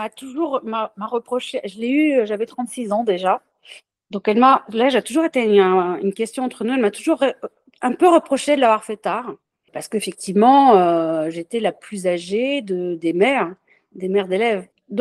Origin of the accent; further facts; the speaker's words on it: Paris, Île-de-France, France; moi, je vis à Paris et je suis née à Paris